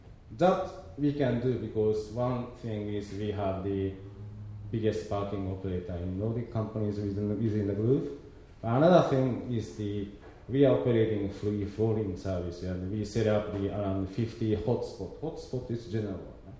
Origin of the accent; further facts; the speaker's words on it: Japan; English is a second language; now in Sweden; I'm Japanese. I'm from Japan, but coming from Sweden.